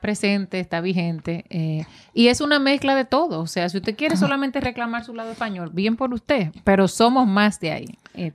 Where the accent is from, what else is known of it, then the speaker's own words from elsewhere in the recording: Dominican Republic; Entonces, ¿por qué nosotros que somos de la República Dominicana no aprendemos?